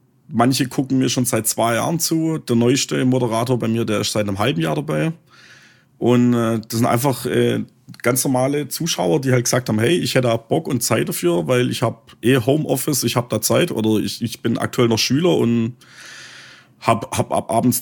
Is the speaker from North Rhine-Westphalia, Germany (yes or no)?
no; Baden-Württemberg, Germany; accent: Swabian; dank meinem schwäbischen Dialekt, nur Schwaben